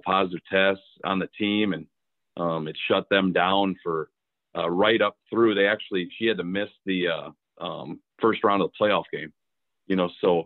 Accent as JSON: {"language": "English", "town": "Cedar Falls", "region": "Iowa", "country": "United States", "tie": "born or raised there", "said": "Well, I grew up in Cedar Falls, Iowa. You know, went there through middle school."}